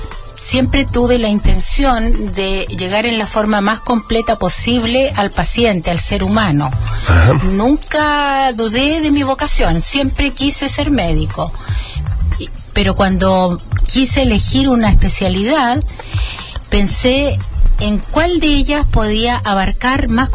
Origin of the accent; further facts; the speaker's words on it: Viña del Mar, Valparaíso, Chile; Provengo de Viña del Mar, nací en Viña del Mar, así que feliz porque esta es mi región.